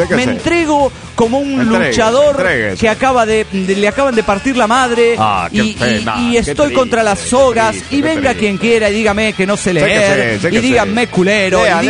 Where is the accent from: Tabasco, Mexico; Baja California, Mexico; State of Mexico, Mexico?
State of Mexico, Mexico; Toluca; de Toluca, México.